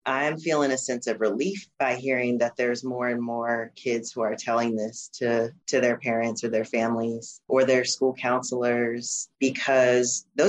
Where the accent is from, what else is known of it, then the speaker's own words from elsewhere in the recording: North Carolina, United States; born there; Well, I was born about an hour from Quala Boundary, which is where a lot of my ancestors are from. So in Western North Carolina, in the mountains.